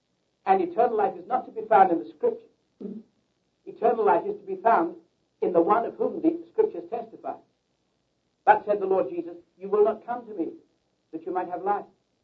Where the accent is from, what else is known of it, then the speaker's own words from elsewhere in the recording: England, United Kingdom; born there; I speak with a peculiar accent. Because I was born in England and live there occasionally. And we all talk that way.